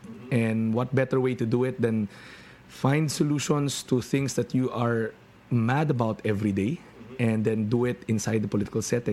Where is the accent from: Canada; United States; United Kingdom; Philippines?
Philippines; Valenzuela, Metro Manila; See, growing up in Valenzuela, you'd always see these things that you'd always say, why can't they think of a solution for this?